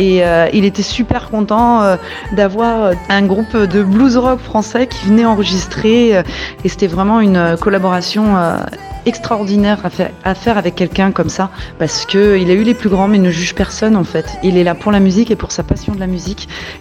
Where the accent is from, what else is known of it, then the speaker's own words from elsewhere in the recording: France; on est français, on va enregistrer dans ce studio mythique, on chante en anglais